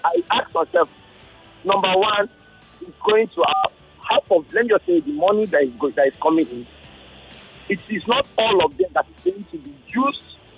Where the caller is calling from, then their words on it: Lekki, Lagos, Nigeria; I'm calling from Lekki.